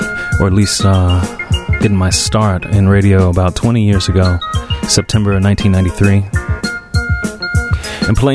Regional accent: Atlanta, Georgia, United States; I was growing up in North Atlanta in the 80s and 90s.

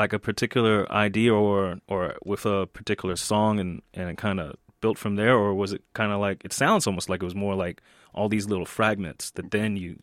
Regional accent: Atlanta, Georgia, United States; I'm originally from Atlanta, Georgia.

